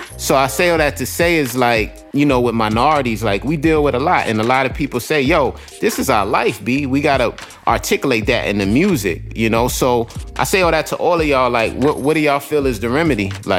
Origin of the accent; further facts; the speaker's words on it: Queens, New York, United States; I grew up in South Jamaica, Queens, during the 80s, the crack era.